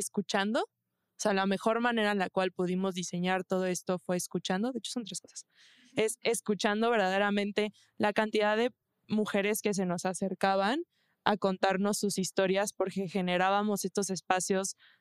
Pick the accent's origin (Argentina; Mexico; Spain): Mexico; estamos muy acostumbrados más como sociedad mexicana a darle vueltas a lo que decimos